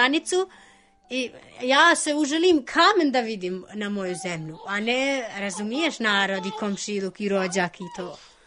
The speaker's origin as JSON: {"language": "Serbian", "country": "Albania", "second_language": "Serbian", "said": "ja nemam veze s Kosovom, ja sam iz Albanije."}